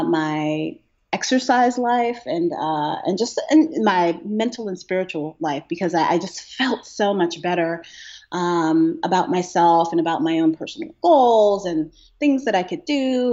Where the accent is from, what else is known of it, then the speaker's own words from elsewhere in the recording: Brooklyn, New York, United States; Even though I grew up in Brooklyn, we were always outside. We were outside all day back then.